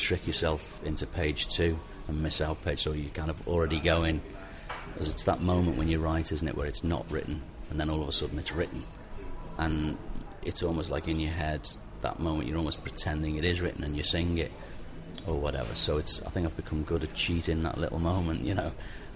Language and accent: English; Liverpool, North West England, United Kingdom; it's about growing up in Liverpool, really, 77 punk rock, you know, and that's really where, you know, I kind of wandered into town when I was 15, 16, down to Matthew Street